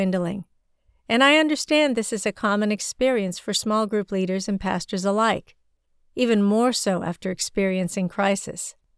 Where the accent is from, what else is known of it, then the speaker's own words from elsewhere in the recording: China; first language Chinese; English is a second language; now in United States; I am an immigrant from China. Like many other immigrant Christians, we speak in our native language when we hold Christian services or gather together. It is more comfortable for us to communicate in Chinese.